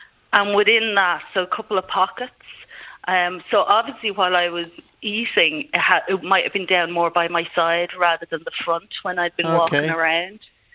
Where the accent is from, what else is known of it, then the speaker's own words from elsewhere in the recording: Dublin, Leinster, Ireland; I'm from Dublin, born and bred, you know, in the sense of, you know, from dock workers, seamstresses, you name it